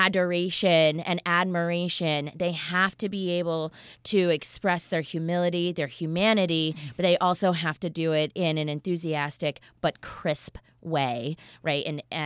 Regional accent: North Carolina, United States; native North Carolinian, y'all sticks with us, all right? Yeah. We can't get rid of it. I sound like I'm from New York until I throw some y'alls in there, you know?

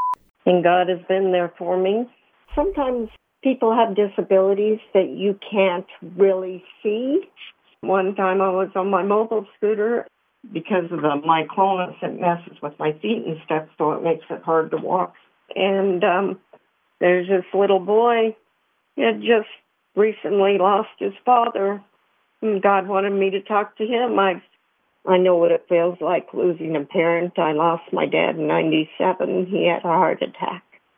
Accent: Carbondale, United States; I grew up in the Carbondale area.

